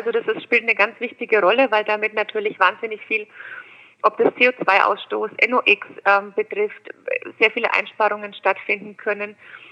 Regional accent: Bamberg, Bavaria, Germany; also born or lived in Munich / Berlin; ich bin in Bamberg geboren, bin auch in Bayern in die Schule gegangen, habe in München und Berlin studiert, habe 3 Kinder

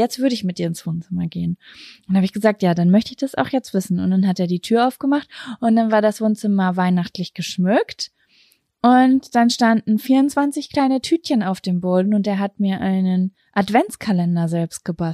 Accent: Lübbecke, North Rhine-Westphalia, Germany; Ich war die letzten 3-4 Tage in Lübbecke, meiner Heimatstadt, bei meiner Mama und bin gestern zurückgekommen.

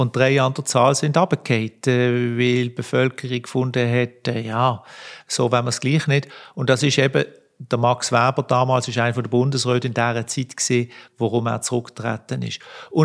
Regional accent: Switzerland; wir sind Schweizer

